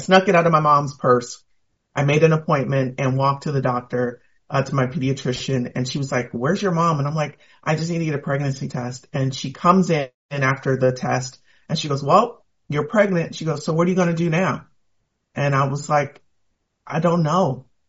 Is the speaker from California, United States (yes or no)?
yes; Pasadena, California, United States; So born and raised in Pasadena, California, to a single mom with one brother and one sister.